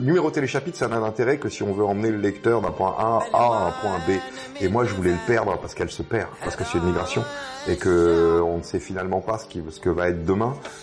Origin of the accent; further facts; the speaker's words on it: Brittany, France; je suis breton